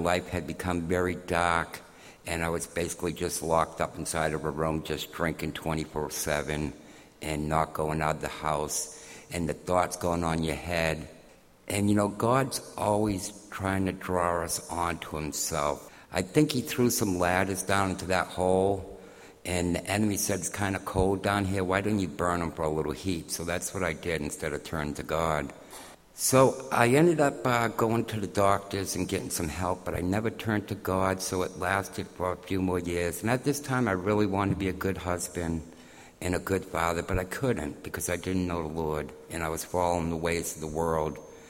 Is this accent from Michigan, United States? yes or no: no; Maine, United States; I came from a very loving home. I grew up on Munjoy Hill. We went to church up there.